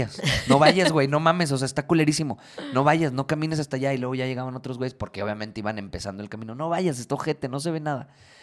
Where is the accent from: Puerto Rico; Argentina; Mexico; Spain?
Mexico; pues como buenos mexicanos